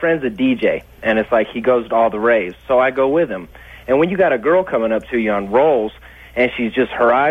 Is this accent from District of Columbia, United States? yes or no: no; South Carolina, United States; Okay, I'm from South Carolina.